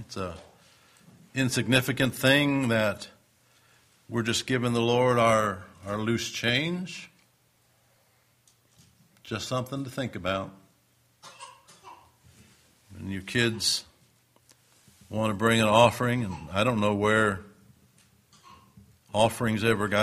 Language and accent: English; Detroit, Michigan, United States; I grew up in the Detroit area